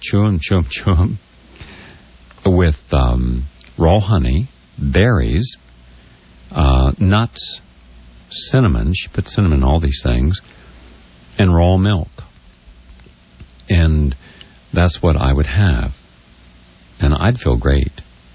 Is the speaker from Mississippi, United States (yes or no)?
no; West Virginia, United States; That's the island that was right off where my hometown was, where Alexander Hamilton and Aaron Burr had their duel.